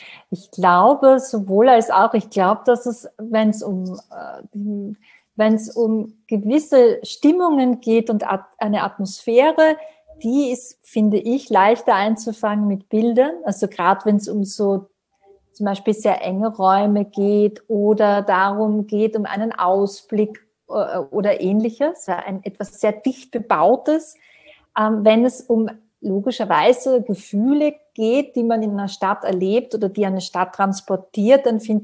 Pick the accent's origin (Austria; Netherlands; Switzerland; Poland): Austria; Klagenfurt, Carinthia; now in Vienna, Austria; ich komme aus Weidmannsdorf, das ist der Bezirk, der dort bei Minimundus und Wörthersee ist. Das ist halt, also ich bin aufgewachsen zwischen unbebauten Feldern und so.